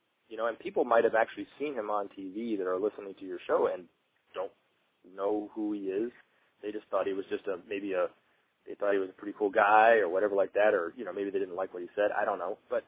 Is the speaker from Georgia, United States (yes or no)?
yes; Atlanta, Georgia, United States; when I got back to Atlanta, I'm from Atlanta, and I was pretty new at the time of living in Atlanta. I had only lived here for a little bit over a year.